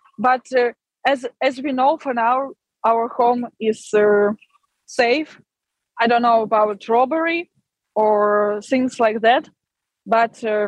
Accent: Ukraine; English is a second language; right now, since my hometown and home is destroyed and occupied, I love city. I lived there for last 2 years because of study, or 3 years.

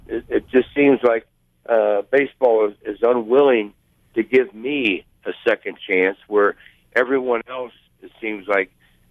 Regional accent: Cincinnati, Ohio, United States; born or raised there

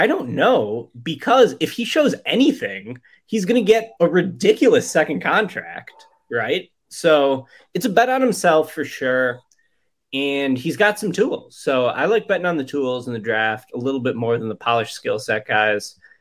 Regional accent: Chicago, Illinois, United States; You know what's weird is, I'm from Chicago, and I'm not an Illinois basketball fan

